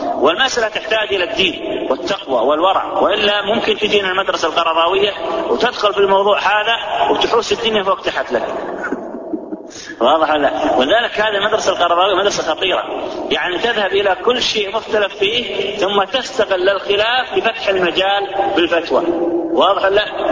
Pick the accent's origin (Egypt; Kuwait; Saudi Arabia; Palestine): Saudi Arabia; عندنا في السعودية